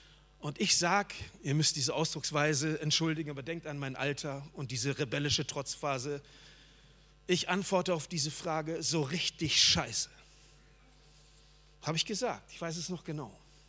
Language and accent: German; North Rhine-Westphalia, Germany; Ich komme aus dem Ruhrpott. Wenn du da lebst, kannst du nur BVB-Fan oder Schalke-Fan sein. Aber ich lebe da nicht mehr.